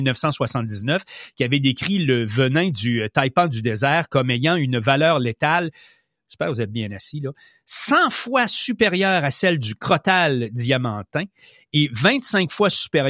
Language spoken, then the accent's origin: French; Canada; on a des animaux, même chez nous au Canada, qui sont venimeux